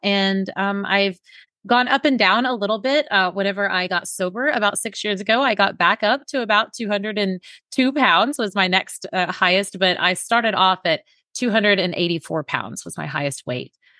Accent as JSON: {"language": "English", "region": "Oklahoma", "country": "United States", "tie": "born there", "said": "I was born in Oklahoma in the Bible Belt, where we eat a lot of Southern cooking and a lot of fried food"}